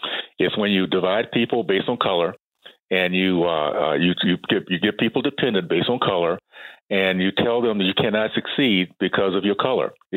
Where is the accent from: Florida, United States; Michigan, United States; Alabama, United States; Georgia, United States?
Florida, United States; Tallahassee; I grew up in the Deep South, Tallahassee in the 60s, days of KKK, Jim Crow and segregation.